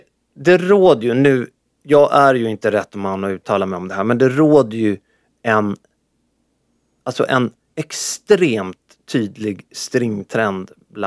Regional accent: Sweden; Nej, jag är inte från Norge, men jag är från Sverige. Men jag förstår ganska bra norska.

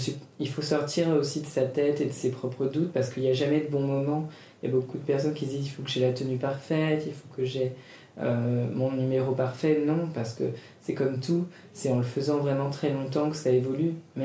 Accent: Paris, Île-de-France, France; ici c'est ma ville, Paris c'est là où j'ai grandi, et c'est vrai que c'est une ville que j'adore

